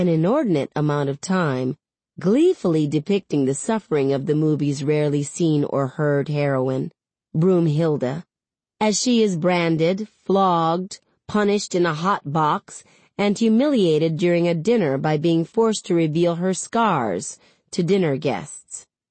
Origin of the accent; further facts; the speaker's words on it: United States; I am Haitian, but I was raised here in the United States. You cannot know my heritage just by looking at me. I'm black in America.